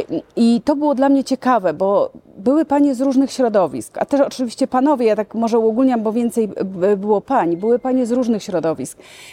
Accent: Włocławek, Kuyavian-Pomeranian Voivodeship, Poland; województwo kujawsko-pomorskie, ja pochodzę z Włocławka.

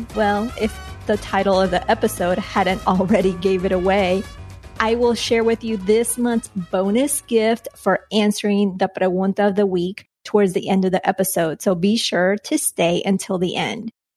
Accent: Colombia; now in United States; I learned this growing up in Colombia, and I'm sure other Latinas listening or maybe even non-Latinas, let me know, have done this.

